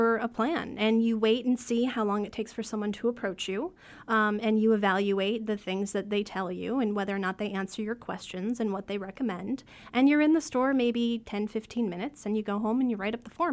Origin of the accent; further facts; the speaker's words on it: Detroit, Michigan, United States; With kvetch? I'm from Detroit.